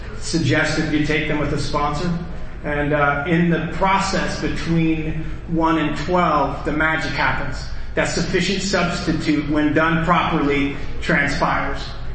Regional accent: Mesa, Arizona, United States; I'm from Mesa

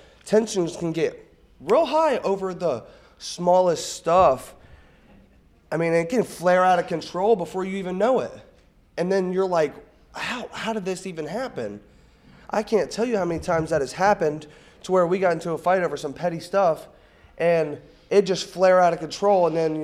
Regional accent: Florence, Kentucky, United States; I'm from Florence, Kentucky.

